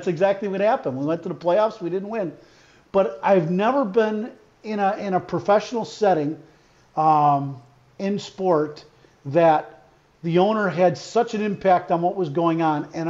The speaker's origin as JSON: {"language": "English", "town": "Chicago", "region": "Illinois", "country": "United States", "tie": "born or raised there", "said": "I didn't re-sign with the Cubs after the 0-1 season, and just feeling down about that and leaving my hometown."}